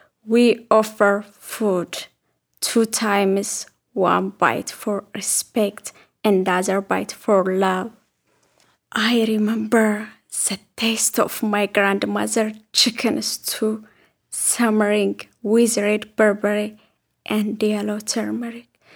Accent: Ethiopia; I'm from Ethiopia.

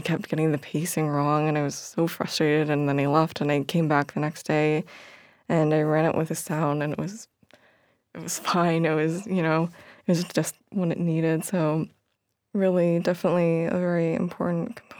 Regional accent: California, United States; I grew up in the Bay Area, just south of San Francisco.

